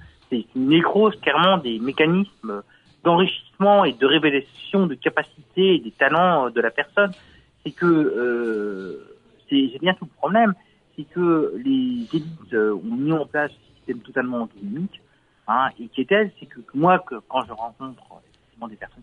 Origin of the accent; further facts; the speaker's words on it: France; on consomme, nous, en tant que Français, hein, les ressources